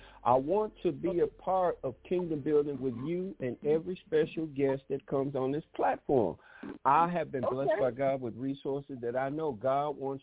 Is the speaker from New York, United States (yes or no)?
no; Detroit, Michigan, United States; accent: Detroit; also born or lived in Southern US; That's that Detroit accent, even though I grew up I was born in the South, but I grew up in Detroit.